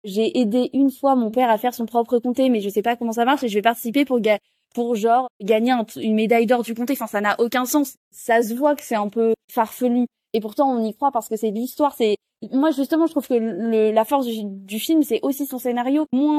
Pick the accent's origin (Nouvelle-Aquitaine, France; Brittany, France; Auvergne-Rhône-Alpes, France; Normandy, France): Auvergne-Rhône-Alpes, France; Montélimar; Parce que je viens de Montélimar, donc j'ai un peu de la campagne, moi aussi.